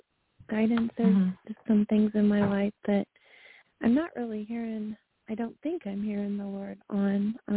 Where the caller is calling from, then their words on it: North Carolina, United States; from North Carolina.